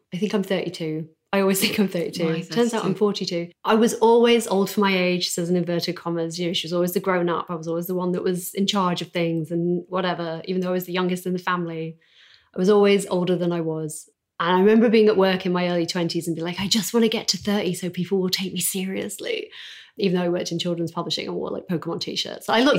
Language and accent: English; Yorkshire and the Humber, United Kingdom; We're from Yorkshire.